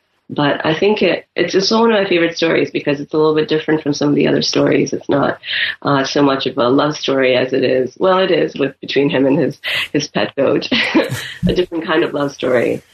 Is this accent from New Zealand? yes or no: no; Nigeria; also born or lived in United States / Barcelona, Spain; And I've seen it growing up in Nigeria.